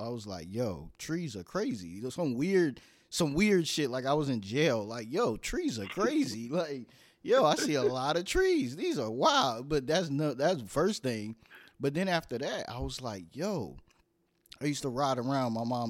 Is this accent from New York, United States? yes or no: yes; New York, United States; born there; also born or lived in Virginia / New Jersey; I was born in New York, then I went to Virginia like yourself.